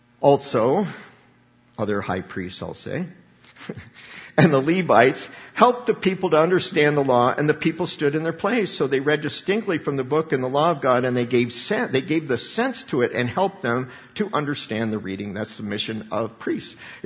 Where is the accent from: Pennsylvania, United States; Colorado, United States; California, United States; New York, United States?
Colorado, United States; Littleton; You know, growing up in Littleton, Colorado, never saw the Ten Commandments, so we were ahead of the time in corruption where I was.